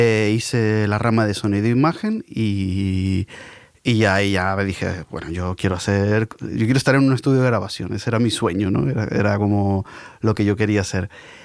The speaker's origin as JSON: {"language": "Spanish", "region": "Canary Islands", "country": "Spain", "tie": "born or raised there", "said": "Yo soy de Canarias, de la isla de Tenerife, y mi casa, pues joder, mi abuela cantaba"}